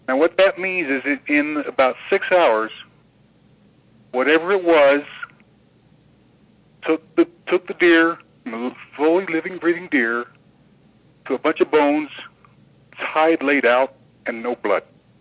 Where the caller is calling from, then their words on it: Wyoming, United States; from Wyoming.